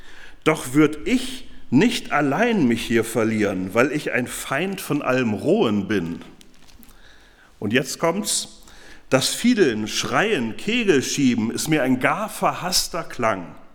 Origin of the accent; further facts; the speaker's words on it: Northern Germany, Germany; auch ich so als Norddeutscher, bei mir merkt man das vielleicht auch nicht immer so.